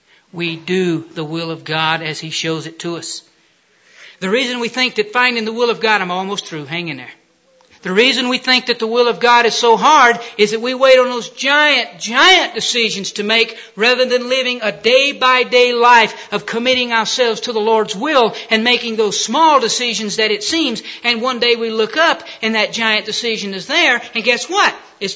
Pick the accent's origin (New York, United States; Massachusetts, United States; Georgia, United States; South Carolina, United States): Georgia, United States; Columbus; also born or lived in Birmingham, Alabama; My wife and I were local yokels. We were raised in Columbus, Georgia. I took a big trip away from home and went to college, 150 miles.